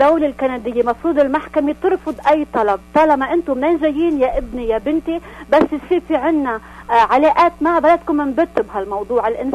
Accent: Lebanon; now in Canada; أنا وولادي طلعنا من لبنان على كندا قصرا يعني

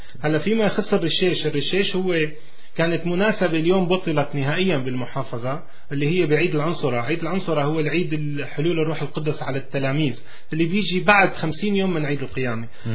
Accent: Damascus, Damascus Governorate, Syria; born there; أنا ولدت بدمشق

